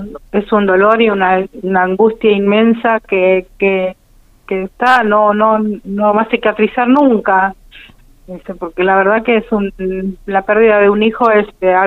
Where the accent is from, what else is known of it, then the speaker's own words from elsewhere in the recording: Chaco, Argentina; now in Mar del Plata, Argentina; Nosotros somos oriundos de Chaco. Ajá. Mi hijo es el único chaqueño de Lara San Juan. Somos chaqueños mi marido, mi hija del medio, mi hijo y yo.